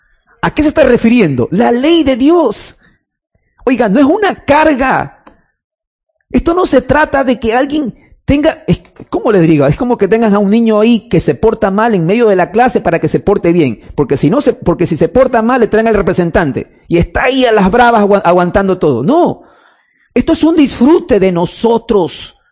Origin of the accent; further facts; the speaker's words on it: Guayaquil, Guayas, Ecuador; Aún no somos judíos, peor aún, amados hermanos, somos guayaquileños aquí. Nadie es judío aquí.